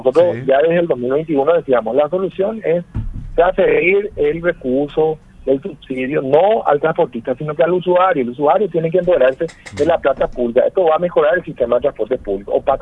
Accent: Guarambaré, Central, Paraguay; Yo que soy de Guarambaré

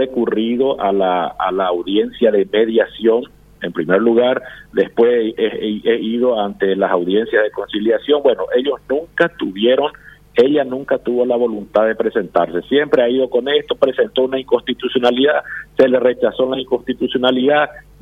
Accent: Paraguay; como ciudadano paraguayo

